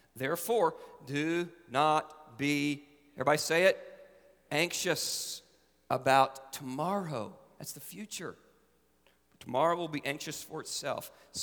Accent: Fort Smith, Arkansas, United States; When I was growing up in Fort Smith, my pastor was Dr. James W. Bryant.

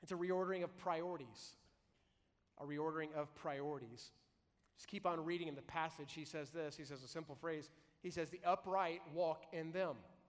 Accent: Arkansas, United States; I was raised right here in Arkansas. I love them hogs, right?

